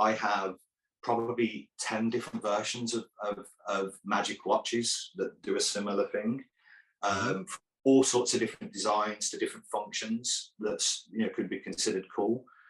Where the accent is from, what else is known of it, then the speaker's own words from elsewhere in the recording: United Kingdom; I mean, we're British, so you know what people are like with sleeves in the UK.